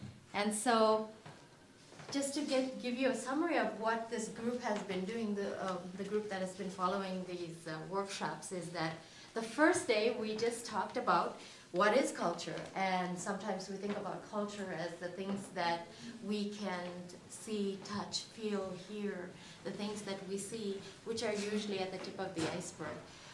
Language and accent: English; India; now in United States; I knew that as I grew up in India